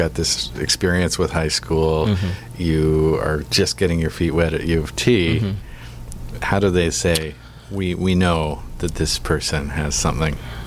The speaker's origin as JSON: {"language": "English", "town": "Victoria", "region": "British Columbia", "country": "Canada", "tie": "born or raised there", "said": "I grew up in Victoria."}